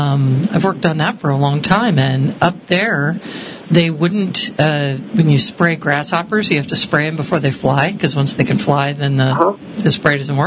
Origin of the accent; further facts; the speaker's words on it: Connecticut, United States; it looked like the snowstorms where I grew up in Connecticut.